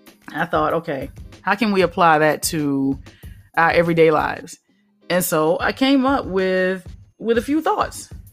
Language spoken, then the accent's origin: English; Alabama, United States; So I grew up in the South. Alabama, to be precise. And I can remember, you know, as a kid going to church with my mom, with my grandparents